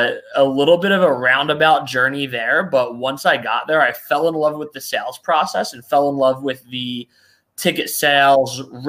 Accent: Philadelphia, Pennsylvania, United States; So I grew up here in Philly and went to LaSalle University.

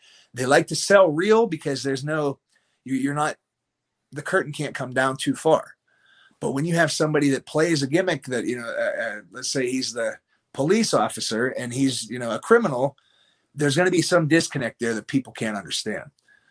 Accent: United States; I'm here from the United States.

